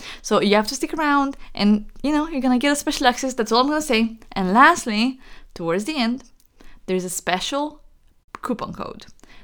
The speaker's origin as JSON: {"language": "English", "country": "Romania", "second_language": "English", "said": "where I come from, I'm from Romania. You can hear from how I talk. Like, I have an accent."}